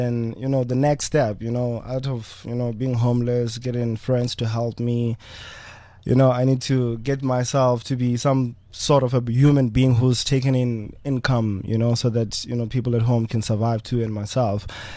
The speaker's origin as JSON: {"language": "English", "town": "Thando", "country": "South Africa", "tie": "born or raised there", "lives_now": "Johannesburg, South Africa", "said": "Yeah, I was born in Thando. Went to high school in Thando. Primary school in Thando. And after high school, I came to Johannesburg"}